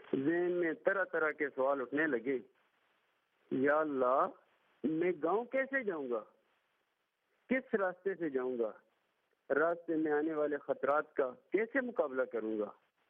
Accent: Hazro, Punjab, Pakistan; ہمارا گاؤں راول پنڈی سے مغرب کی جانب تقریباً 100 کلومیٹر کے فاصلے پر ضلع اٹک کی تحصیل ازرو میں واقع ہے. اس وقت میری عمر تقریباً 15 سال کی ہوگی.

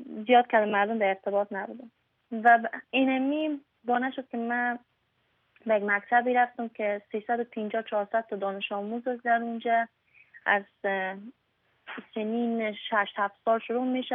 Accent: Afghanistan; من افغانی هستم من مسلمان هستم

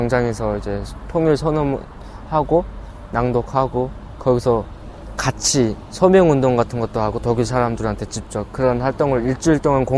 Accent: North Korea; now in South Korea; 나는 항상 이제 북한에서 왔는데

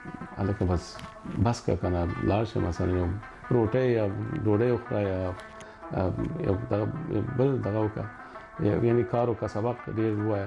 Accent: Afghanistan; زه د افغانستان یم د افغانستان راغلی یم

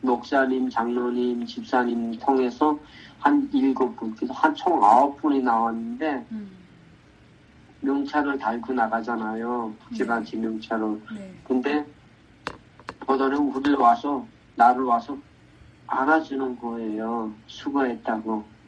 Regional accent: Kangwon, North Korea; moved away; 제 고향인 강원도

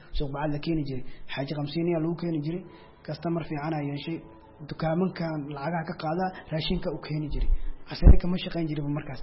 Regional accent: Mogadishu, Banaadir, Somalia; also born or lived in Baidoa; waxaan ku dhashay Baydhabo waxaan imid Muqdisho 1995

